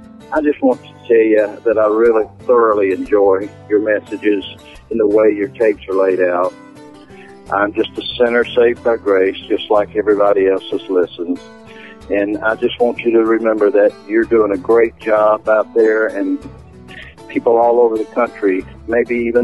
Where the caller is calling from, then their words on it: Columbia, South Carolina, United States; I'm calling you from Columbia, South Carolina.